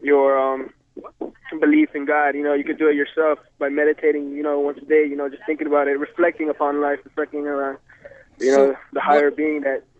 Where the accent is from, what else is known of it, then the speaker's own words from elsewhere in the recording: United States; I actually born and raised here.